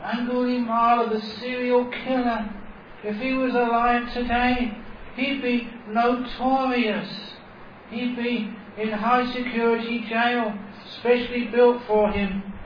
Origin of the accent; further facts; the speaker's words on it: Australia; I can say that because I'm an Australian.